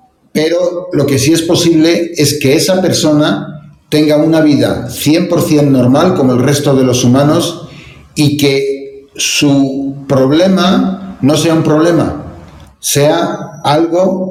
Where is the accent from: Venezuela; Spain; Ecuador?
Spain; sobre todo eso sucede mucho en Europa, en mi país, en España